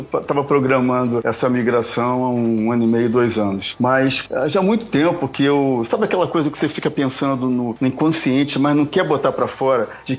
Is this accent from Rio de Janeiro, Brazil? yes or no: yes; Rio de Janeiro, Brazil; Sou do Rio de Janeiro